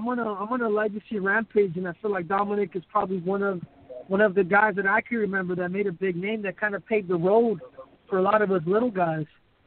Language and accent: English; Arizona, United States; We're both from Arizona.